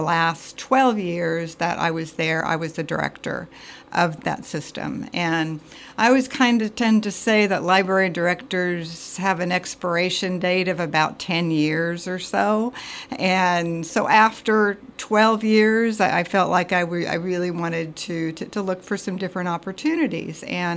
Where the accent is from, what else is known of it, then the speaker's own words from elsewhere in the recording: Washington, Iowa, United States; moved away as an adult; also born or lived in Louisiana; I grew up right here in Washington, Iowa, actually, for, you know, the first 18 years of my life.